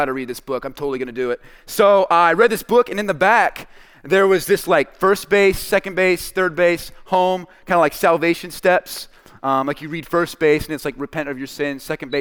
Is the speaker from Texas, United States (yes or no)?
no; Syracuse, New York, United States; born there; But yeah, so I was born in Syracuse. Some of that northern mindset stuck with me. I don't like sweet tea. Okay. I don't like grits.